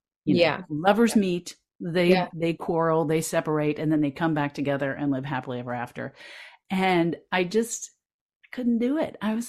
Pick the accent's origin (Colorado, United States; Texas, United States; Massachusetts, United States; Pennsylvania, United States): Pennsylvania, United States; Pittsburgh; You know, I'm from Pittsburgh. That's where I was the religion editor, the bridal editor, and the dating columnist, you know, all at the same time.